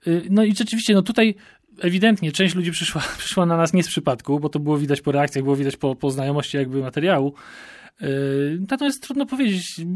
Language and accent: Polish; Warmian-Masurian Voivodeship, Poland; now in Gdańsk, Poland; Ja w ogóle pochodzę z Mazur, a więc ja jako jedyny jakby jestem tutaj przyjezdny i mieszkam w Gdańsku